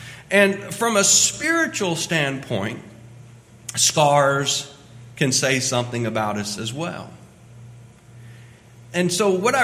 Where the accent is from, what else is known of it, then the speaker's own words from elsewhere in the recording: Kentucky, United States; also born or lived in Indiana / Arkansas / Mississippi; now in Albany, United States; Most people in Albany think that I'm from Texas, but I'm actually from Kentucky. Born and raised in Kentucky, and spent my first 10 years preaching just across the river in southern Indiana.